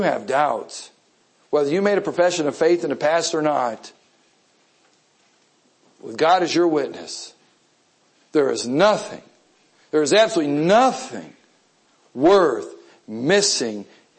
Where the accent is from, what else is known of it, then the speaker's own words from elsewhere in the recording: Wisconsin, United States; Now where I grew up in Wisconsin, we consider people in Illinois as Southerners. We thought they were hillbillies. And where I lived way up in Wisconsin, we thought people in Milwaukee were Southerners. That's how far I lived up.